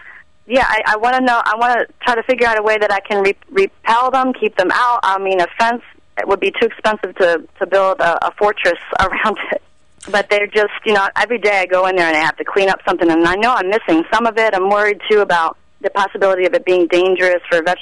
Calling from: Philadelphia, Pennsylvania, United States; I'm calling from North Philadelphia, so I'm in a very urban area

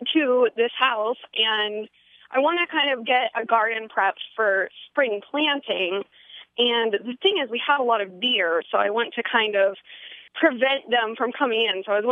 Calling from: Portland, Oregon, United States; I'm calling from Foggy Island in Portland, Oregon.

